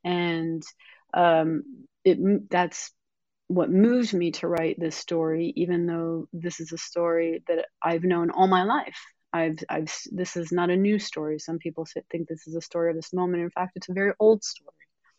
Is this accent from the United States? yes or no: yes; United States; born there; Well, I was born in the United States. I'm a dual citizen, and I'm also a fiction writer.